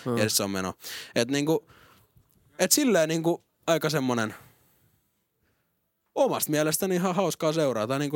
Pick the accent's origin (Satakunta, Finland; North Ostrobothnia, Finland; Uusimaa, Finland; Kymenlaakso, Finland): Kymenlaakso, Finland; Kotka; born there; mä oon syntynyt Kotkassa, 2000 tasan.